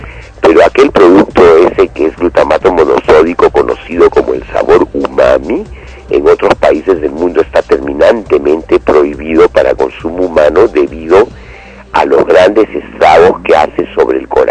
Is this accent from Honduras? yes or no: no; Peru; todos los nacidos en el Perú somos peruanos por igual.